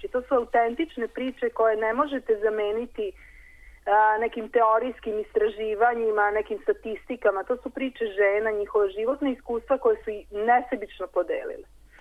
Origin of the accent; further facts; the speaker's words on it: Serbia; se umrežavaju te ženske romske organizacije i kod nas u Srbiji